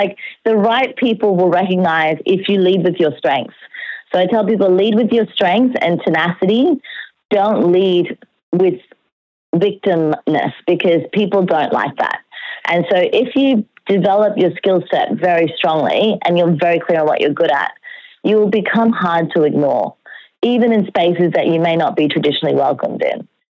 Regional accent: Australia; I really like, I'm an Australian here

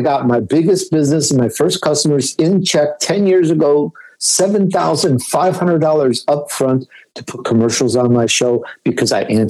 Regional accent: Chicago, Illinois, United States; accent: Chicago; first language English; I'm sure my Chicago comes out in my speech. You can tell I'm from the Great Lakes region. I'm basically Italian, but English, because of my age, English became my first language.

